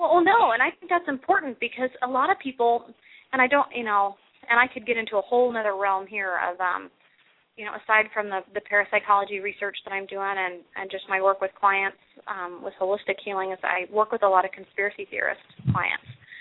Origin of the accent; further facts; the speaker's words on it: Kansas City, Missouri, United States; now in Minnesota, United States; And, well, I grew up in Kansas City, Missouri, and I moved to Minnesota about 3.5 years ago.